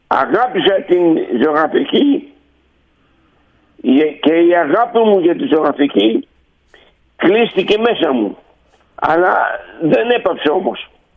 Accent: Andros, South Aegean, Greece; Έχω κάνει αρκετές εκθέσεις, ιδιαίτερα η πατρίδα μου, την Άνδρο

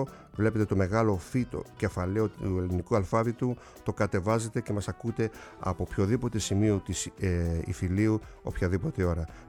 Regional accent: Kasos, South Aegean, Greece; με τα πάρα πολλά χρόνια θαλάσσιας υπηρεσίας από το νησί μου, από την Κάσο.

